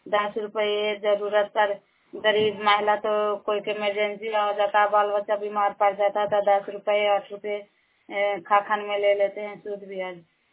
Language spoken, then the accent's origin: Hindi; Bihar, India; नालंदा जिला करार ब्लॉक की निवासी हूँ।